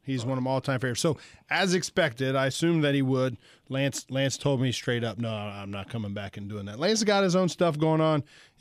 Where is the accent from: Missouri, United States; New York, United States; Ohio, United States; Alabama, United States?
Ohio, United States; Cincinnati; This has always been the kickoff song, at least it was when I was growing up in Cincinnati.